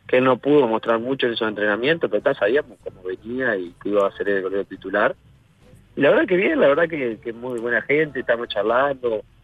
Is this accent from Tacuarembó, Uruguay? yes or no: yes; Paso de los Toros, Tacuarembó, Uruguay; yo soy de Paso de los Toros y claro. Ya tengo claro cómo es esto.